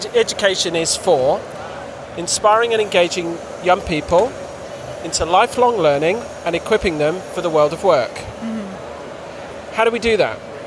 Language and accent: English; Truro, South West England, United Kingdom; So I grew up just outside Truro.